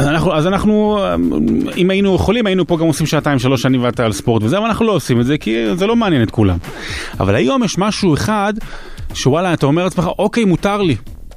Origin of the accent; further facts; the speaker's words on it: Rehovot, Central District, Israel; אני גדלתי ברחובות, בשכונת מרמורק